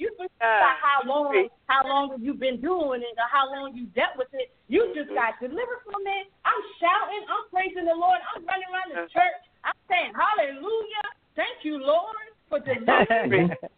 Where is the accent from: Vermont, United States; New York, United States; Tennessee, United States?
New York, United States; now in Georgia, United States; I'm from New York, right? And I live in Georgia. And you know, it's a difference. The mentality is different. And sometimes my New York wants to come out on these Georgians.